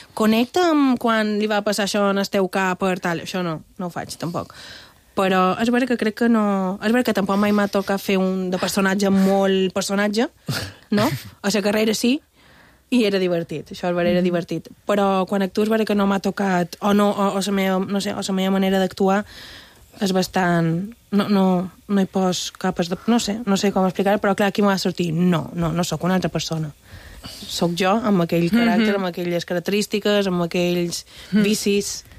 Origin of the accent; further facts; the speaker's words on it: Argentina; I soc argentina, també.